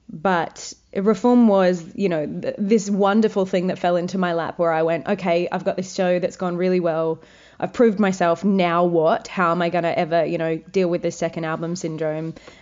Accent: Wagga Wagga, New South Wales, Australia; was a big dream for me because, you know, I'm from Wagga Wagga.

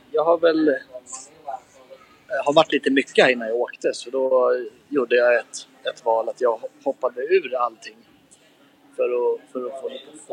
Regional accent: Sweden; Nej, det är jag inte. Jag är helt svensk.

